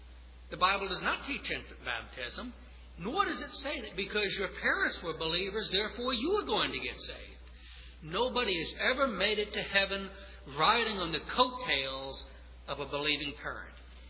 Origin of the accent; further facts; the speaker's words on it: New Orleans, Louisiana, United States; And my friend Gary, like me, we come from New Orleans. Now, I've covered a lot of that up, but New Orleanians are blunt. We interrupt, we practically assault another person when we argue. Coming north, I guess, has toned me down a bit.